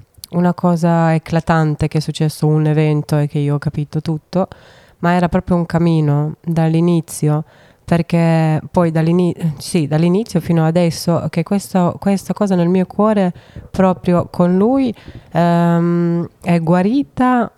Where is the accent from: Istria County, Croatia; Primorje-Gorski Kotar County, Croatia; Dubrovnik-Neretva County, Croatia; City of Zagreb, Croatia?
Dubrovnik-Neretva County, Croatia; Dubrovnik; Italian is a second language; now in Italy; Io sono dalla Croazia, da Dubrovnik, sud.